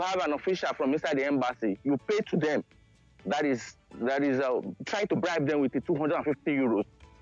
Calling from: France; Yeah, I'm calling from France.

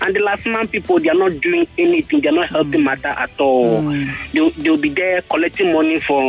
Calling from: Aja, Lagos, Nigeria; I'm calling from Aja.

